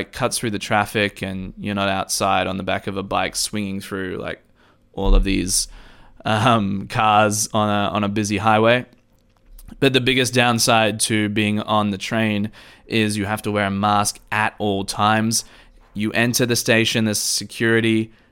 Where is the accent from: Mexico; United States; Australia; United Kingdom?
Australia; I come from Australia where the price is always the price